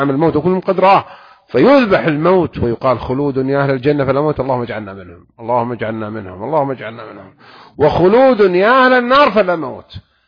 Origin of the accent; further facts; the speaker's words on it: Saudi Arabia; سجلت بلدنا المملكة العربية السعودية أأمن دولة بالعالم